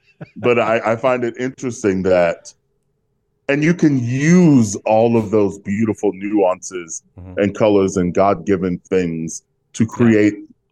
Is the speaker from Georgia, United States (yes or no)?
yes; Atlanta, Georgia, United States; accent: Southern; I'm from Atlanta, Georgia, and all of my family is from Georgia. And if I were to speak in a good Southern accent like I was raised, it gets real Southern like this